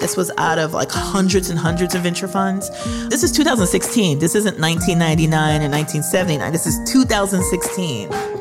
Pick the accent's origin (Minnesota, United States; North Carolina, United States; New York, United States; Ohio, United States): Minnesota, United States; because literally these are the people I grew up with in Minnesota.